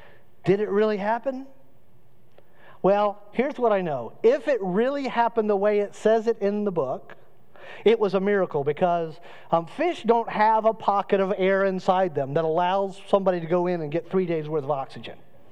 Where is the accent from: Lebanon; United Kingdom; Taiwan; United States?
United States; Cocoa, Florida; I grew up in Cocoa, and so when I would cross the bridge to go to Cocoa Beach when I was growing up, it was different than it is now.